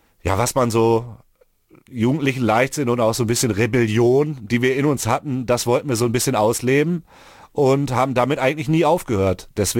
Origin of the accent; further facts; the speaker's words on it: Mülheim an der Ruhr, North Rhine-Westphalia, Germany; Hier ist ja der Ort, wo ich aufgewachsen bin. Hier sind all meine Freunde. Hier ist, oder all unsere Freunde. Wir kommen halt aus Mülheim an der Ruhr. Wir waren immer hier.